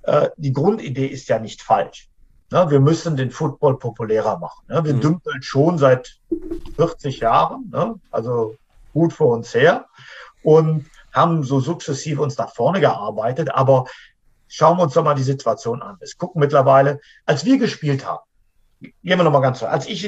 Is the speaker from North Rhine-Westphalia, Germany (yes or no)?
yes; North Rhine-Westphalia, Germany; wir sind alle Rheinländer.